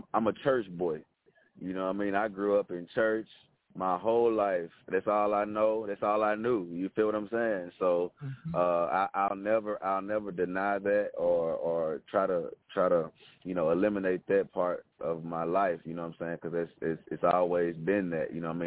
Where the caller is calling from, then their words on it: Jackson, Tennessee, United States; I'm calling from Jackson, Tennessee. We're about 60 miles east of Memphis.